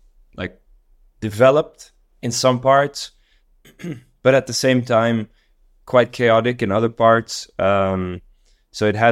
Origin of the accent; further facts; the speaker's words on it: Dar es Salaam, Tanzania; I grew up in Dar es Salaam in Tanzania, which is also just like a wild place.